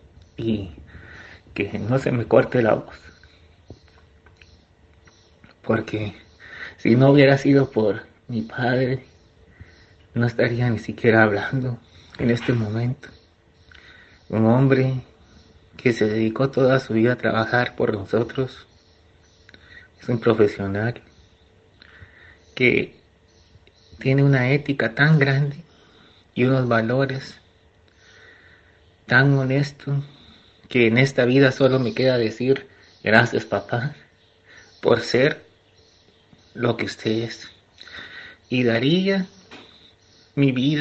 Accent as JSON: {"language": "Spanish", "country": "Guatemala", "moved": "yes", "said": "Yo tuve que salir de mi país, de Guatemala, por la lamentable situación de violencia que aqueja en nuestro país."}